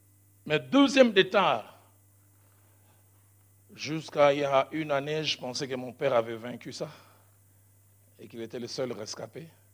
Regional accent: Kinshasa, DR Congo; Tout petit, je les voyais venir chez nous à Bandal.

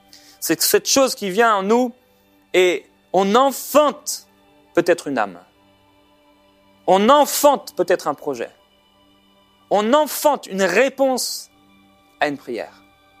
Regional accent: France; Chez nous, en France

